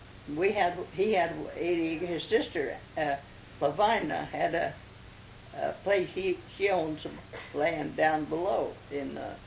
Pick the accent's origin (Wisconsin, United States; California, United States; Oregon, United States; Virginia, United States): Oregon, United States; La Grande; born there; I was born in La Grande on Cherry Street.